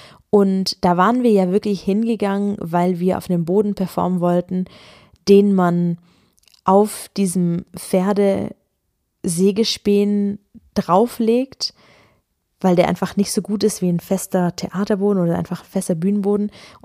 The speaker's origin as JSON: {"language": "German", "town": "Ulm", "region": "Baden-Württemberg", "country": "Germany", "said": "Ich komme ja aus Ulm"}